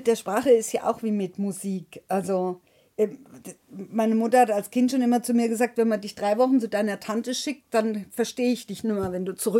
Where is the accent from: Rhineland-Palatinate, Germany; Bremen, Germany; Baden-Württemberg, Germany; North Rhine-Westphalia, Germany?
Rhineland-Palatinate, Germany; Genau, aus der Nähe von Koblenz, so an der Lahn.